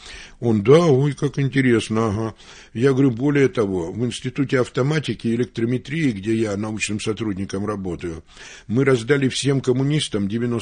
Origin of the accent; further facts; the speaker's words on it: Novosibirsk, Novosibirsk Oblast, Russia; Я вот из Академгородка, из Новосибирска